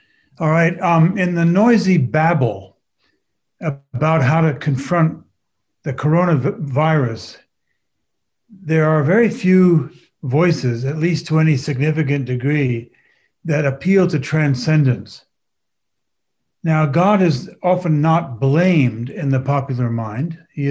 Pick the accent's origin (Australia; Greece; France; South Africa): France; also born or lived in Switzerland; now in United States; I grew up in France and Switzerland, but have been in this country now, America, for 30 years.